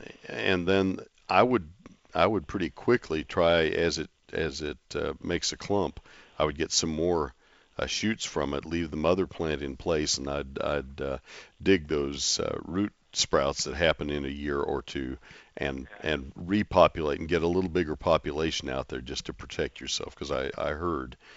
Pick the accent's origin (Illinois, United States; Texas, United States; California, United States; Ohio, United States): Texas, United States; College Station; the only time I've ever seen people growing them was the man who lived behind us when I was growing up in College Station.